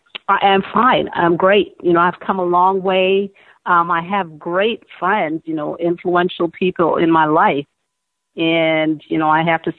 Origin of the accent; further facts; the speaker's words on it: Montego Bay, Saint James, Jamaica; born there; Okay, so I was born in Montego Bay, Jamaica, which everyone knows is a third world country, a very poor country.